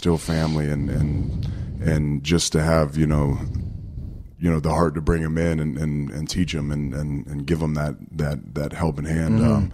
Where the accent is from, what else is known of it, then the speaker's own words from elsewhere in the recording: Pensacola, Florida, United States; Pensacola, Florida.